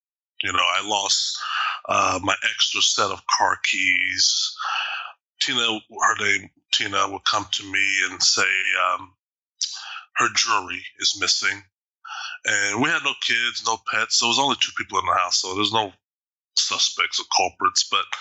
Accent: Austin, Texas, United States; moved away as an adult; now in Seattle, United States; I'm originally from Texas, Austin specifically. And we moved into this house in a suburb of Seattle May 1st, actually, 2012.

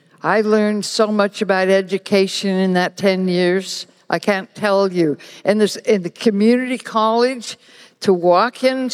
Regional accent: Sheridan, Oregon, United States; I grew up in Yamhill County in a very big town called Sheridan

